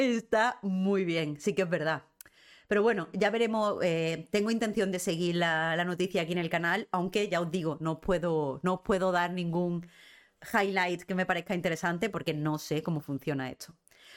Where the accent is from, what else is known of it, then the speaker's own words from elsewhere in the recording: Andalusia, Spain; soy andaluza, ahí han robado a dos manos